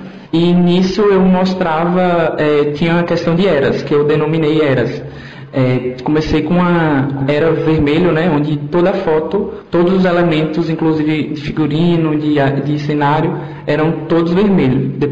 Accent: Campo Formoso, Bahia, Brazil; sou de Campo Formoso, Bahia. E sempre gosto de mostrar mesmo as minhas origens.

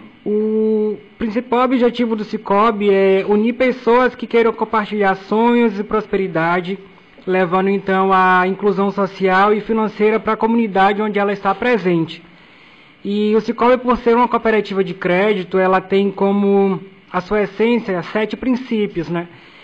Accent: Senhor do Bonfim, Bahia, Brazil; Bonfim é de onde eu vim.

